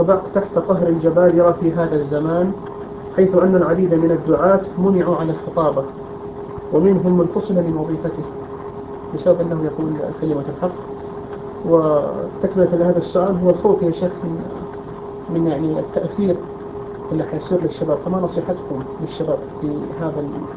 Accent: Hejaz, Saudi Arabia; تعلمون من آخر الأوضاع عندنا في الحجاز، تعلمونه؟

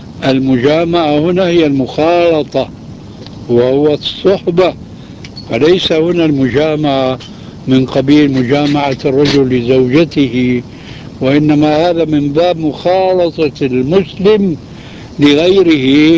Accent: Syria; هذه بسموها عندنا في سوريا برازيت، يعني تشويش.

